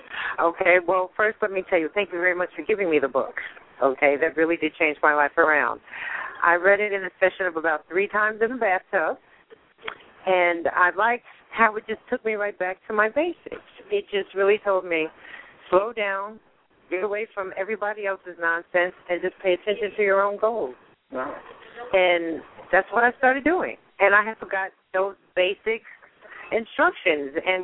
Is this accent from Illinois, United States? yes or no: no; New York City, New York, United States; I can say that because that's where I'm from. I'm from Queens, New York.